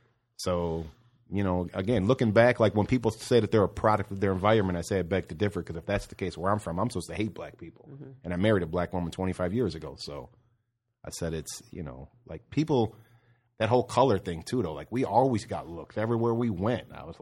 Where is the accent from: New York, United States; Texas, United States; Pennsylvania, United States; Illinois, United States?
Illinois, United States; Cicero; also born or lived in Chicago; Especially where I'm from, because I'm from the west side of Chicago, and I grew up in Cicero, Illinois. When I grew up in Cicero, it was ran by the mafia.